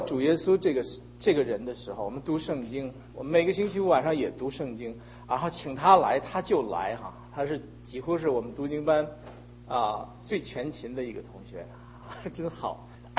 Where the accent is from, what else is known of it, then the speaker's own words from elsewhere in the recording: China; 我们中国人